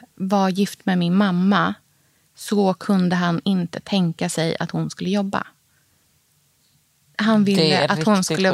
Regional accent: Norrköping, Östergötland, Sweden; om man jämför med det livet som jag hade hemma i Norrköping, var ju jätteannorlunda.

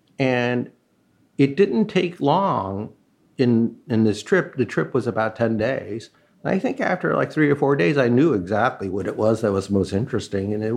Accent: New York City, New York, United States; You know, I grew up here in New York, and of course, you can't help but go through bad neighborhoods.

